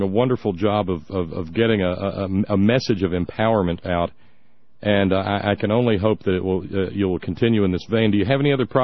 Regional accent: Alabama, United States; as I said earlier, Paul, I was raised in Alabama, and my dad had been a UMW coal miner up here and was an aluminum worker down South

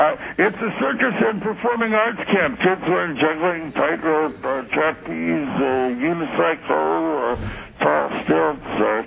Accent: East Greenbush, New York, United States; born there; I'm moments away from Woodstock in Albany, New York, where I was born in East Greenbush, Albany, and so I'm back to my roots

